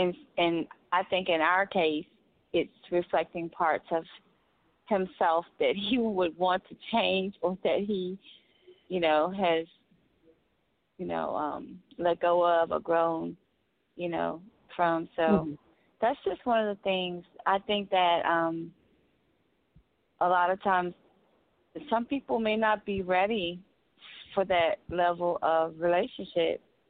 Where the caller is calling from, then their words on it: Alabama, United States; I'm calling from Alabama.